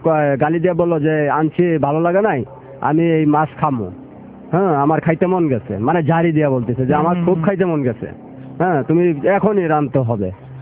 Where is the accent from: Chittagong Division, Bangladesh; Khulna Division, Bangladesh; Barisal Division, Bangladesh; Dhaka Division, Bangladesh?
Chittagong Division, Bangladesh; Chittagong; Building contractor, Chittagong থেকে আসছি।